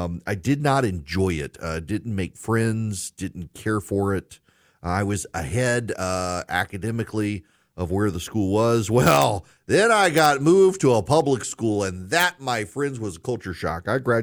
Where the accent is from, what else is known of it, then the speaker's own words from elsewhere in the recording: Dubai, United Arab Emirates; moved away; you know, I grew up overseas in Dubai. What you may not know is that in 1990, in the run-up to the Gulf War, my family, we all moved home.